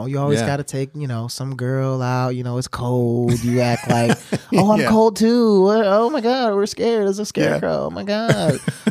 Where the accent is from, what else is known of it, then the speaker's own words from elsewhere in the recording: Milwaukee, Wisconsin, United States; I'm from Milwaukee.